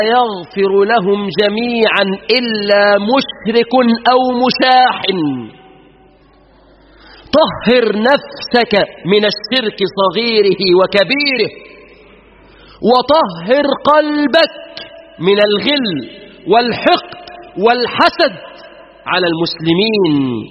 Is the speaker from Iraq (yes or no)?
no; Egypt; اللهم احفظ بلادنا مصر بالإسلام